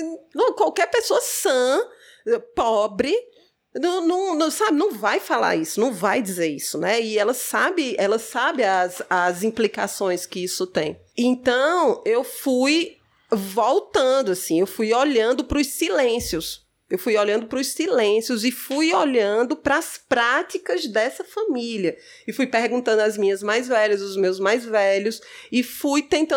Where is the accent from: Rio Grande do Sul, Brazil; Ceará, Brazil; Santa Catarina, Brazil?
Ceará, Brazil; Crato; Eu sou aqui do Crato, né? A família do meu pai é aqui do Crato. O meu avô, por parte da minha mãe, é de Campos Sales. Então, tem uma parte em Campos Sales, tem uma parte em Araripina, por parte da minha mãe. Mas o meu pai, a família é toda aqui do Crato.